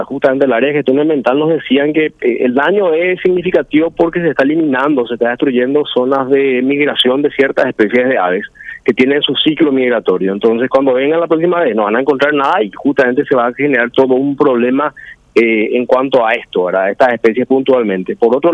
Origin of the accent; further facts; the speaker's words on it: Paraguay; Entonces, hay una cuestión de ponerse la camiseta y actuar como paraguayos, como personas realmente que se ponen el país al hombro en una situación que es de todos.